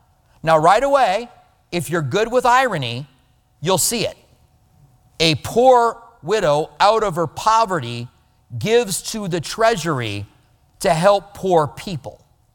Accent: Albuquerque, New Mexico, United States; I grew up in Albuquerque. Albuquerque has a great climate for cherries and apples. And we walked to school a mile in the snow both ways.

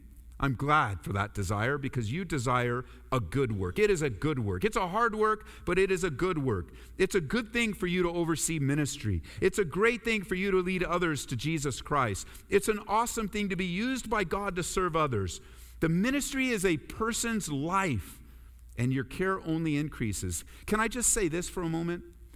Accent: Colorado, United States; Oh, you guys know where I'm from, right? I'm from Colorado. What are you laughing at? Yeah, I'm from Colorado

